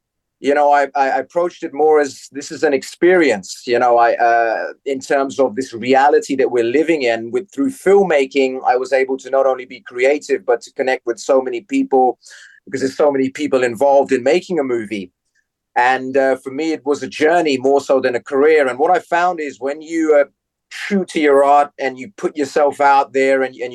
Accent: London, United Kingdom; So growing up in West London

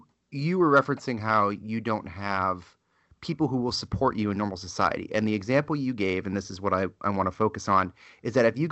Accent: Northeast, United States; You know, and I'm from the Northeast, where, you know, whatever.

